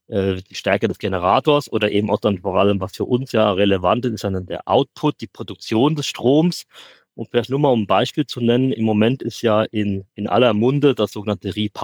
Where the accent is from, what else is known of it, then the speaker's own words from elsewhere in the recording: Kaiserslautern, Rhineland-Palatinate, Germany; Ich bin aufgewachsen in Kaiserslautern.